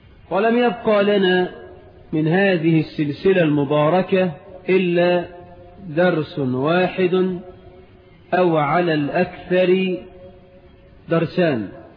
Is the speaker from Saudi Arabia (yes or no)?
no; Egypt; اجعل بلدنا مصر آمنة مطمئنة، رخاء سخاء